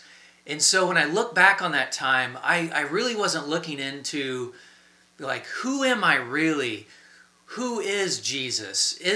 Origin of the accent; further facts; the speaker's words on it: Bellefontaine, Ohio, United States; I grew up right outside of Bell Fountain, Ohio, grew up on a small farm, and we went to church every Sunday in a small church just down the road.